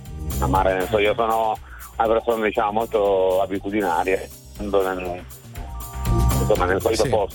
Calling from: Turin, Piedmont, Italy; Dunque, da Torino, provincia, diciamo, prima cintura.

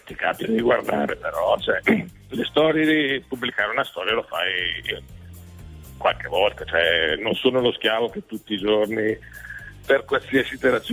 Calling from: San Felice del Benaco, Lombardy, Italy; Allora, siamo da San Felice del Benaco, sul lago di Garda.

